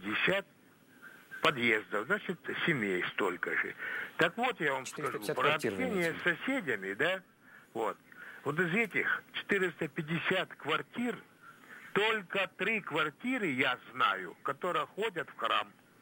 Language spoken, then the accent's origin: Russian; Novorossiysk, Krasnodar Krai, Russia; Я из Новороссийска